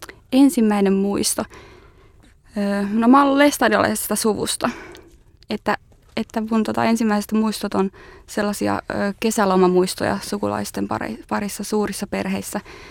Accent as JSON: {"language": "Finnish", "town": "Kangasala", "region": "Pirkanmaa", "country": "Finland", "said": "niin Kangasalta mä oon kotoisin"}